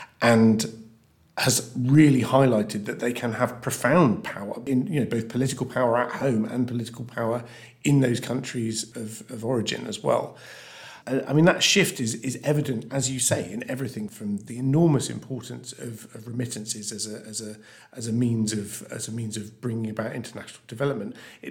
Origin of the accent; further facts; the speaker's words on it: South West England, United Kingdom; I grew up in Wiltshire. I see myself very much as a sort of Wiltshire boy, but I'm British as well. I can also be European, and I'm also, like, I have Scottish and Irish heritage